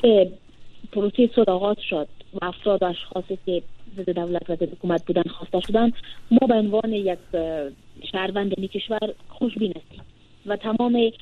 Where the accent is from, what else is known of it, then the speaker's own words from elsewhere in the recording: Afghanistan; ما همه ما از افغانستان هستیم و افغان هستیم